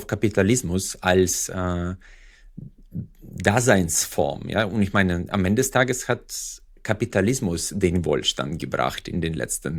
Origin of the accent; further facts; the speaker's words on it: Uzbekistan; Deswegen freue ich mich, in Deutschland zu leben. Ich liebe auch Deutschland aus der Perspektive, weil man hier im Prinzip sehr, sehr gute Chancen hat im Vergleich zu Usbekistan, wo ich herkomme.